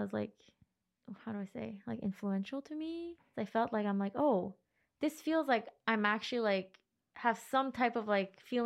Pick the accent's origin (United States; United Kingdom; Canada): Canada; Gatineau, Quebec; I grew up in Gatineau, which is like, it's not much going on there.